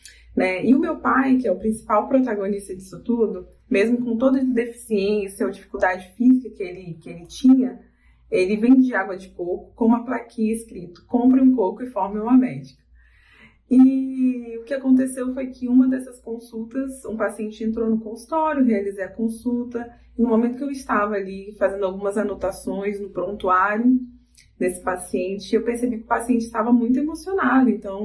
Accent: Brazil; atuar no município onde eu nasci e vivi, que se chama Santa Lucogina.

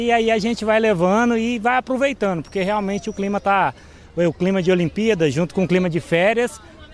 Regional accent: Goiás, Brazil; Olha, a gente é de Goiás, é muito quente e a gente não esperava um calor tão intenso, né?

